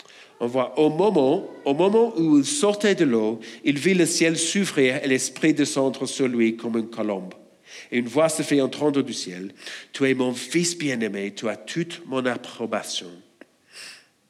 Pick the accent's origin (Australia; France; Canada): Australia; French is a second language; même moi, j'ai grandi en Australie